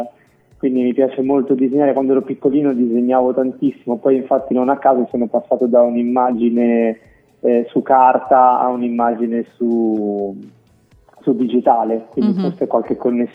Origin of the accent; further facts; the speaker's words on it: Genoa, Liguria, Italy; moved away as an adult; now in Rome, Italy; poter trasferirmi a Roma, perché io sono di Genova, originariamente sono di Genova, mi trasferì appunto a Roma